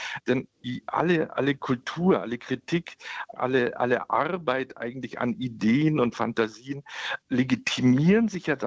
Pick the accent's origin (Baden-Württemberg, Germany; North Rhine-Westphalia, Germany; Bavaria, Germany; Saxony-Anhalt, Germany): Bavaria, Germany; Munich; gerade in meiner Heimatstadt München